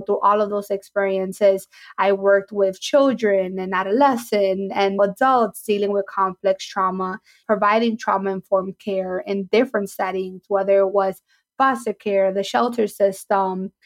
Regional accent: New York City, New York, United States; I was born and raised in New York City. I was raised by a single mother and I grew up in low income.

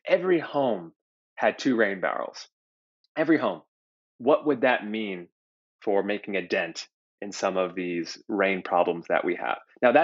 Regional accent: New York, United States; now in Los Angeles, United States; So rain has become my favorite topic since moving to Los Angeles because I came from New York where it rained all the time.

